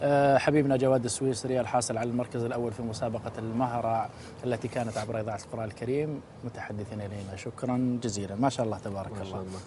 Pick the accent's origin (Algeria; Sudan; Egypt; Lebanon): Algeria; احنا عندنا في الجزائر كذلك شوربه اسمها شوربه الفريك